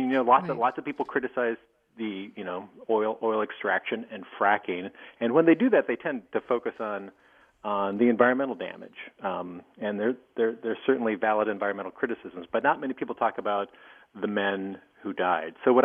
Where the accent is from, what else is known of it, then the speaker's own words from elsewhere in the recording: Hettinger, North Dakota, United States; I'm originally from Hettinger, North Dakota